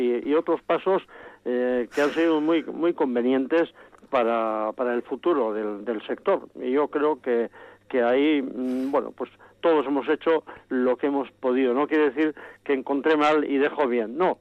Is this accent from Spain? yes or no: yes; Huarte Araquil, Navarre, Spain; del pueblo al cual estoy ligado, pues claro, desde que nací, porque sigo viviendo en la casa donde nací, en Huarte Araquil.